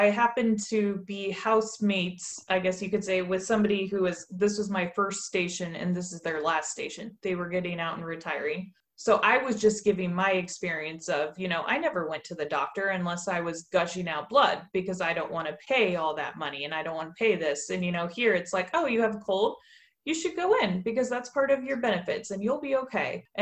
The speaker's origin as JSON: {"language": "English", "region": "Colorado", "country": "United States", "said": "I come from Colorado, which of course everyone loves."}